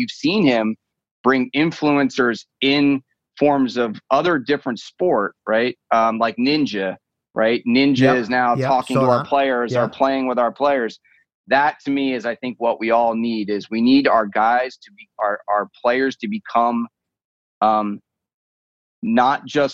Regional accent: East Coast, United States; I grew up on the East Coast where maybe lacrosse was a big deal

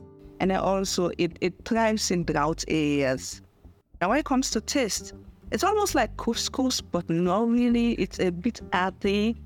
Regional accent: Sierra Leone; now in Accra, Ghana; I'm from Sierra Leone, based in Accra, Ghana.

